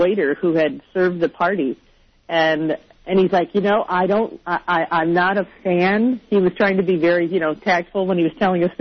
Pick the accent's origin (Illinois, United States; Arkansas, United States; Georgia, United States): Illinois, United States; And I grew up out here in the Northwest suburbs